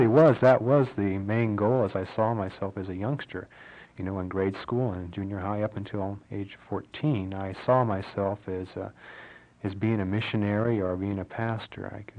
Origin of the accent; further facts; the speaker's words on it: Fort Riley, Kansas, United States; born there; I was born and raised in the Lutheran Church Missouri Synod. I was born in Fort Riley and baptized there, and I was confirmed.